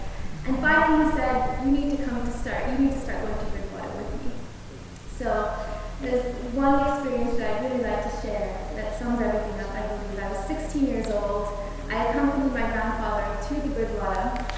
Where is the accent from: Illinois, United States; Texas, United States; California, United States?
California, United States; Clovis; I grew up in California Central Valley in a little town called Clovis, a very agrarian community, small, very conservative, mostly white, mostly Christian.